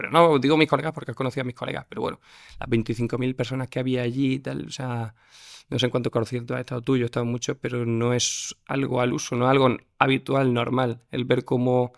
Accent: Granada, Andalusia, Spain; Sí, bueno, soy de Granada.

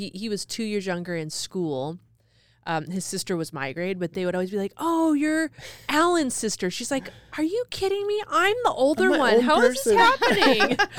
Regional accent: California, United States; also born or lived in San Dimas; I was born in San Dimas, California. Oh, okay. So that's the city away from where I grew up.

